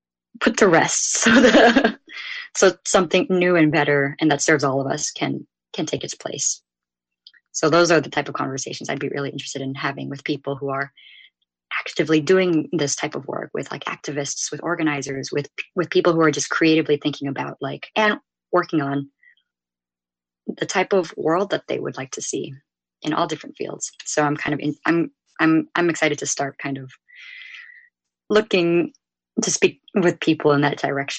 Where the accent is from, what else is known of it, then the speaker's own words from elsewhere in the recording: San Jose, California, United States; Like, I grew up in San Jose, California, and it's such a big city. It has 1 million people